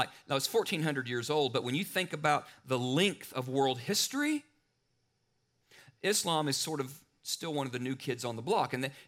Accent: Arkansas, United States; When I was growing up in Arkansas, I didn't know any Muslims.

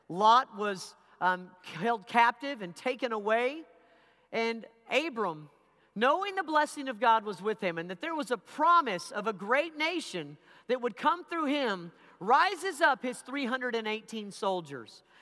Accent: Abilene, Texas, United States; as a child and a young youth as I was growing up in West Texas in Abilene. My grandfather was a rancher and had hundreds of heads of cattle.

